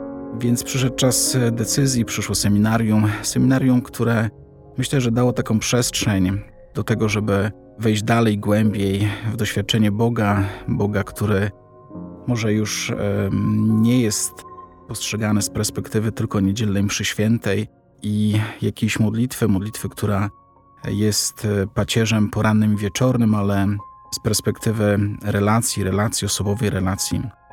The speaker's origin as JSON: {"language": "Polish", "town": "Otwock", "region": "Masovian Voivodeship", "country": "Poland", "tie": "born or raised there", "said": "Wychowałem się w parafii Niepokalanego Serca Maryi w Śródborowie. To jedna z otwockich parafii."}